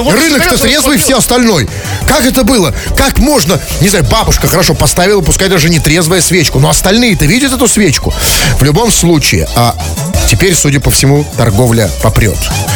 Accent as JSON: {"language": "Russian", "region": "Saint Petersburg", "country": "Russia", "said": "нам, петербуржцам."}